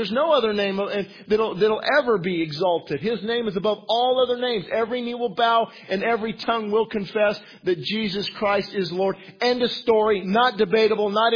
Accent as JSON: {"language": "English", "country": "United States", "said": "I'm American. Does that qualify?"}